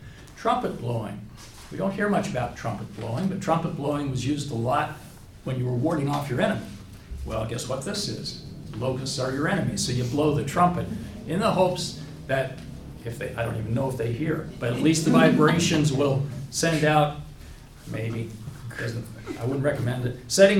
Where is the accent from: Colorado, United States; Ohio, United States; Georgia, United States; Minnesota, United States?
Colorado, United States; I grew up in Colorado, though, and in the mountains of Colorado, they don't have cicadas much.